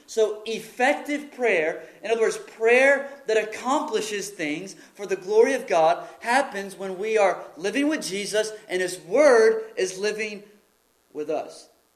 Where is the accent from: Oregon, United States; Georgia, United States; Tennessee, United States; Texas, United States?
Texas, United States; accent: East Texas; now in Dallas, United States; But in Dallas, that's different. So you learn to live differently. You learn to act differently. My East Texas accent isn't as strong as it used to be until I go home.